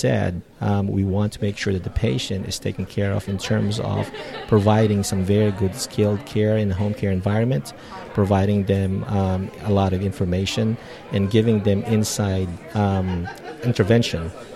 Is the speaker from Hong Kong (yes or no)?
no; Dallas, Texas, United States; I represent Ally Home Health, and I'm here from Dallas, Texas.